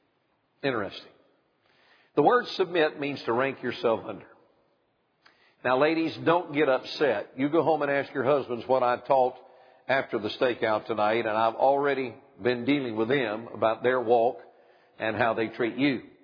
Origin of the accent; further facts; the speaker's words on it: the South, United States; I was born and raised in the South